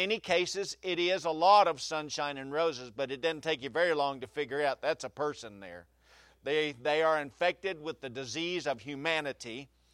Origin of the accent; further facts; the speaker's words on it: Enid, Oklahoma, United States; I mean, I grew up on Cedar Street in Enid, Oklahoma, and I knew nothing of stranger danger.